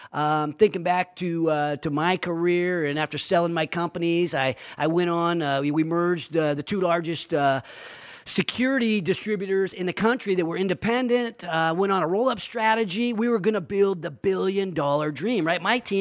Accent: Sacramento, California, United States; I think that led me to really coming back and focusing on my hometown of Sacramento.

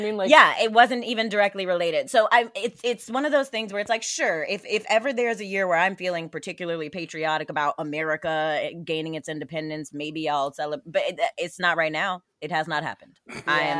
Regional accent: Houston, Texas, United States; But it was in Galveston. And so I grew up in Houston. Galveston's like an hour away.

